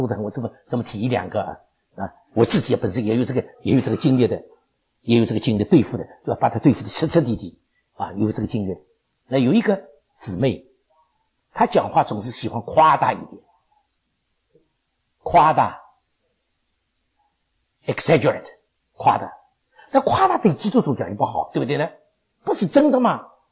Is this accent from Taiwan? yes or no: no; Shanghai, China; 就我们上海人说在豆腐里面去找骨头啊